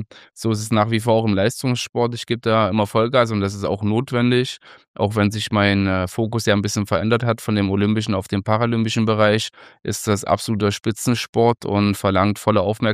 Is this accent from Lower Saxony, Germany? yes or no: no; Gera, Thuringia, Germany; Ich komme ursprünglich aus Gera, aus Thüringen. War damals eine Radsporthochburg.